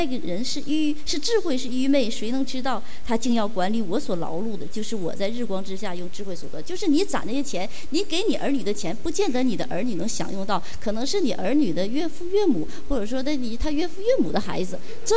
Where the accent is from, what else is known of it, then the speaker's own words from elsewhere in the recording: China; 我说可能是因为我们大陆人在过往的几十年的历史背景当中，我们实在是太没有安全感